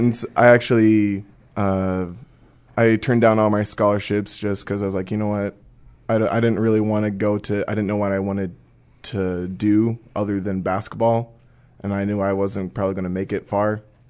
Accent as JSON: {"language": "English", "region": "South Dakota", "country": "United States", "said": "I'm from South Dakota, and my parents were actually graduates from 2006, and they pastor up on the reservation up in South Dakota."}